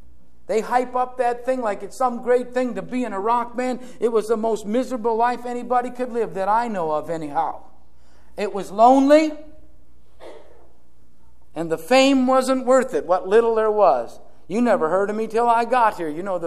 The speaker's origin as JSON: {"language": "English", "country": "United States", "tie": "born or raised there", "said": "because we grew up in America, even though we may not all be Christians, we grew up in America"}